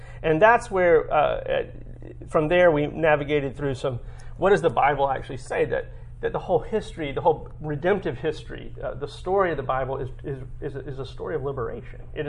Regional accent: Florida, United States; I'm from Florida. it's like Russia with alligators.

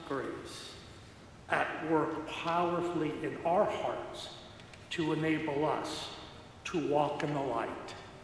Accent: Kansas, United States; I grew up in Western Kansas, and we are used to prairie fires.

